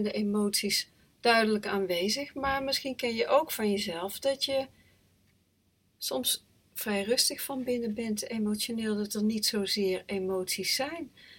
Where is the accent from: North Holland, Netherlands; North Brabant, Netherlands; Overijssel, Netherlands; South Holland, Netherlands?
North Brabant, Netherlands; moved away as an adult; also born or lived in Utrecht; Maar ik ben geboren in 1959. Ik ben opgegroeid in een klein plaatsje in Brabant. Ik ben op mijn 18e verhuisd naar Utrecht